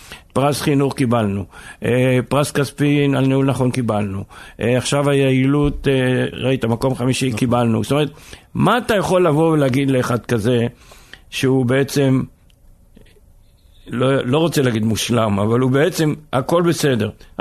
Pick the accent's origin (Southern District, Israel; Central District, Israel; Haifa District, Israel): Haifa District, Israel; born there; מה חי? אני נולדתי פה.